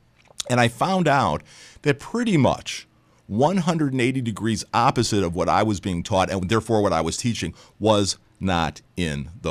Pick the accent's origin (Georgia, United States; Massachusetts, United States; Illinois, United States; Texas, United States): Illinois, United States; Chicago; Now, I grew up in Chicago and went to synagogue, and I really had a huge amount of respect for my rabbi